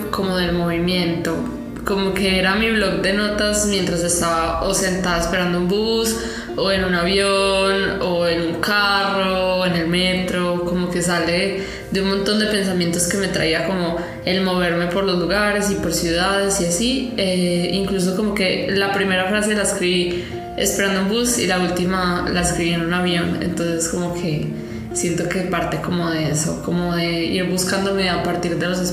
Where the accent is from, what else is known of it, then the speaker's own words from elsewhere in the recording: Medellín, Antioquia, Colombia; soy una cantautora de Medellín